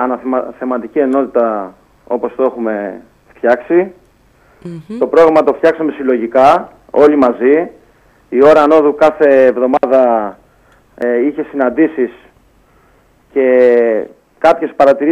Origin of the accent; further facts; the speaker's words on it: Achladi, Central Greece, Greece; εγώ γεννήθηκα, μεγάλωσα και εργάζομαι σε αυτόν τον όμορφο τόπο. Κατάγομαι από το Αχλάδι. Mm-hmm. Είναι ένα μικρό χωριό στο Δήμο Μαντουδίου Λίμνης Αγίας Άννας.